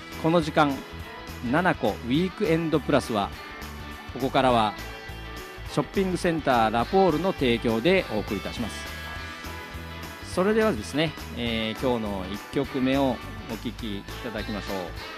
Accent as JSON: {"language": "Japanese", "region": "Kyoto", "country": "Japan", "tie": "born or raised there", "lives_now": "Maizuru, Japan", "said": "実は私舞鶴出身ではなくて、京都市の方で、生まれ育ったんですけども、"}